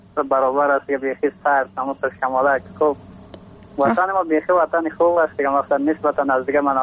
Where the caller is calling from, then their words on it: Takhar, Afghanistan; از باستان تخار